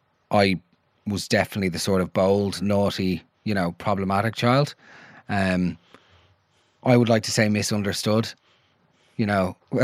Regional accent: Cabinteely, Leinster, Ireland; I'm from Cabinteely, originally. Grew up, went to St. Bridget's Boys School, National School in Cabinteely.

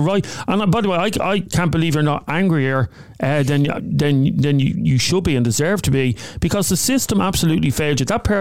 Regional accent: Ireland; I'm an Irish citizen. I was asked questions.

